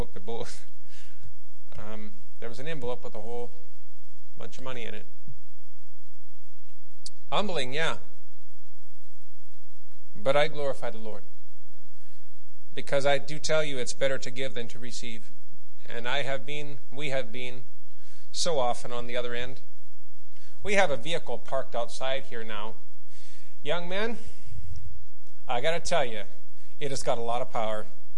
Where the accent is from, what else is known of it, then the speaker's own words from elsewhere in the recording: Canada; also born or lived in Ohio, United States; now in Russia; Say, honestly, I was born here in Ohio, actually. I spent my whole life in Canada as a missionary kid, but my family, we live in Russia. We've lived there for the last 10 years.